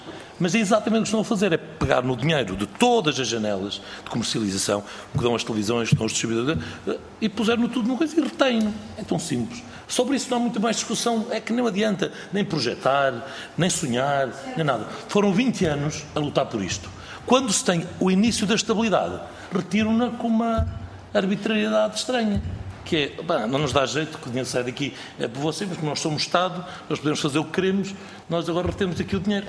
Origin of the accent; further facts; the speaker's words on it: Spain; Eu estudei em Espanha, sou espanhol, mantenho o cinema em Espanha